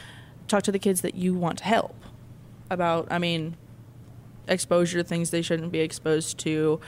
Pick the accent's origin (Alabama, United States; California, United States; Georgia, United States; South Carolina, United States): South Carolina, United States; Gaffney; I'm from Gaffney, South Carolina.